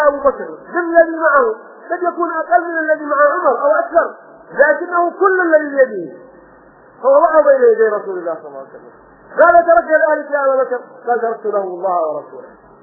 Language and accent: Arabic; Hadhramaut, Yemen; عندنا في حضرموت